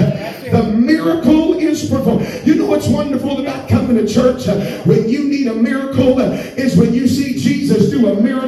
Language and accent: English; Oildale, California, United States; I'm from Oildale, amen, and that's all right.